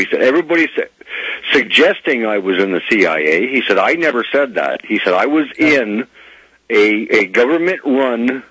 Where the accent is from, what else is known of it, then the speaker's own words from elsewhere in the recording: Canada; But that rang a bell with me because I'm Canadian.